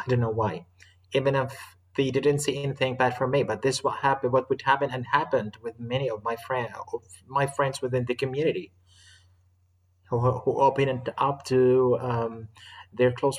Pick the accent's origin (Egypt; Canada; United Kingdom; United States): Egypt; I'm from Egypt and I want to discuss this kind of point with you